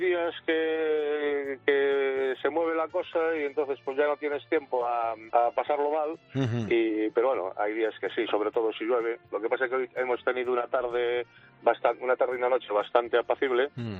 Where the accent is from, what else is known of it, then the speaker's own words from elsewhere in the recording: A Coruña, Galicia, Spain; de La Coruña y trabajo en un taxi.